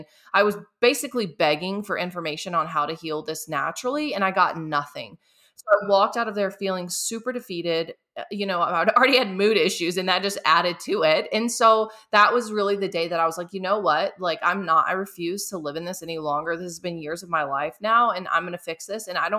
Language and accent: English; Mississippi, United States; And so I grew up in the South Mississippi.